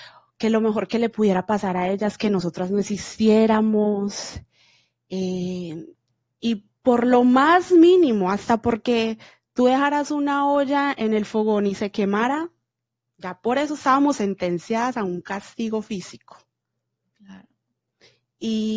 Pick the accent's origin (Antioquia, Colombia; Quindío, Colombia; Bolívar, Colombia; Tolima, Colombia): Antioquia, Colombia; Medellín; born there; Yo nací en Medellín, Colombia. No vengo de una familia de dinero ni nada por el estilo.